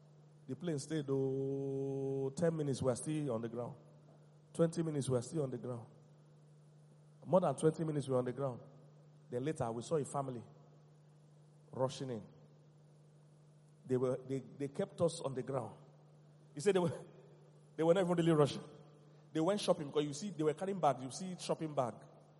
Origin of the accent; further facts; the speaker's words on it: Nigeria; I'm Nigerian. We know Nigerian.